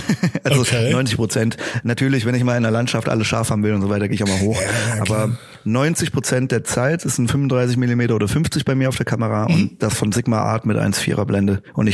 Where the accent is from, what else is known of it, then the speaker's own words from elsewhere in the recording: Brandenburg, Germany; Ich bin eine echte Spreewaldgurke.